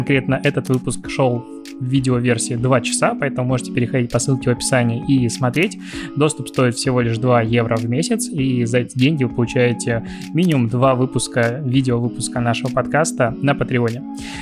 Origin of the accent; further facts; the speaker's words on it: Belarus; Я все равно белорус.